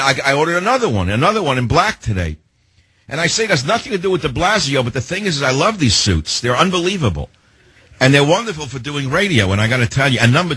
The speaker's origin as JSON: {"language": "English", "town": "Queens", "region": "New York", "country": "United States", "tie": "born or raised there", "said": "you know, I'm a white guy, and when I was a kid growing up in Queens, I remember the cops in my neighborhood would stop us because we looked like punks"}